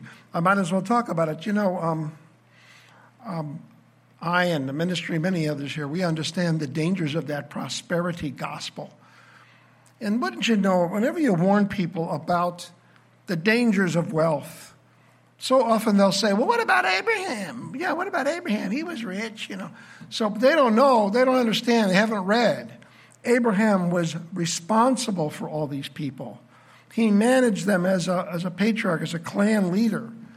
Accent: Fulton, Missouri, United States; from Fulton, Missouri.

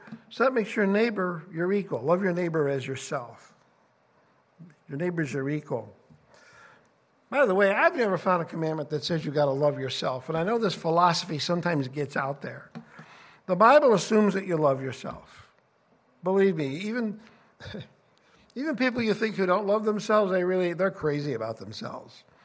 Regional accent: Chicago, Illinois, United States; That tall building from my hometown is no longer on the list. It's way down. It used to be the tall Sears Tower.

